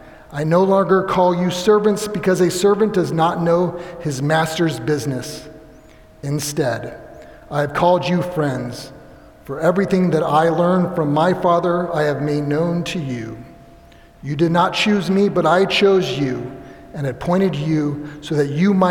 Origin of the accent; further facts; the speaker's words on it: California, United States; now in Sandy Springs, United States; Well, in Miriam and I, originally from California, we moved from California where we lived in a little apartment, and then to Georgia where we first lived in Smyrna, and then a few years after that to Sandy Springs.